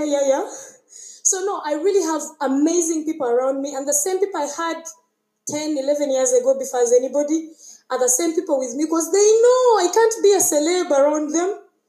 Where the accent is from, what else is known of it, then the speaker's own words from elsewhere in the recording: Uganda; The little energy I've used is one I came with from Uganda. I'd eaten sweet potatoes and a lot of maize.